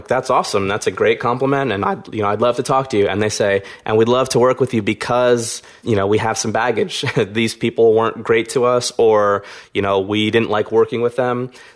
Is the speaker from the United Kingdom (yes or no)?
no; Philadelphia, Pennsylvania, United States; I grew up in North Philly, and I like watching basketball.